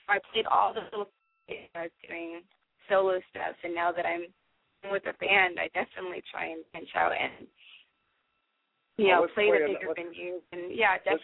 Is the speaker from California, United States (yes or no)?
yes; Sacramento, California, United States; Yeah, I am. I'm from Sacramento.